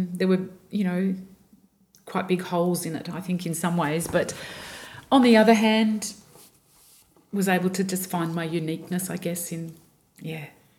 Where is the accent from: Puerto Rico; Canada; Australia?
Australia; Melbourne, Victoria; I grew up in Melbourne. I grew up in Oakley, and I went to, from year nine, I went to like a progressive school called Huntingdale Tech